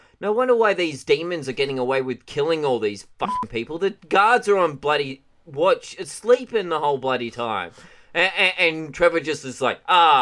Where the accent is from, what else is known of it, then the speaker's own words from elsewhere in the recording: Australia; I am Australian. I have lived in a fairly rural place when I was younger. My granddad did own a farm.